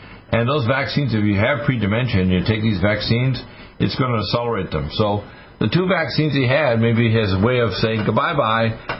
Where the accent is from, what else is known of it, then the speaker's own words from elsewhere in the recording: Detroit, Michigan, United States; born there; I was born in Detroit.